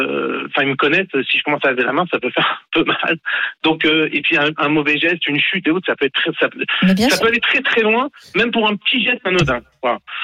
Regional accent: Marseille, Provence-Alpes-Côte d'Azur, France; C'est souvent du ping-pong, surtout en tant que Marseillaise.

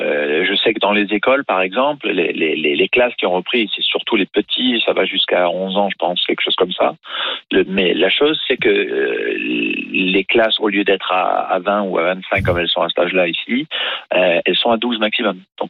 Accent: Marseille, Provence-Alpes-Côte d'Azur, France; now in Denmark; j'aimerais venir pouvoir rentrer chez moi à Marseille pour l'été.

